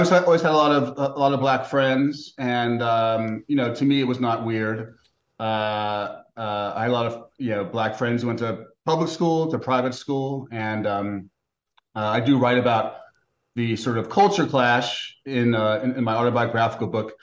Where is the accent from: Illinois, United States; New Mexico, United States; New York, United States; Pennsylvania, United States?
New York, United States; New York City; about New York City in the 1950s, 60s, 70s, and 80s. And so I've done a sort of deep archaeology of my hometown.